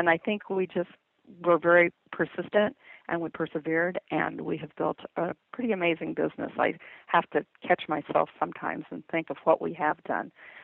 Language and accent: English; Kansas City, Missouri, United States; We both were raised in the city. I was raised in Kansas City, as you said, and my husband from Los Angeles, Orange County, more specifically.